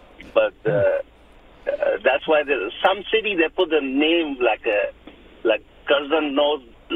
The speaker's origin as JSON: {"language": "English", "region": "Kandahar", "country": "Afghanistan", "said": "I'm from Kandahar."}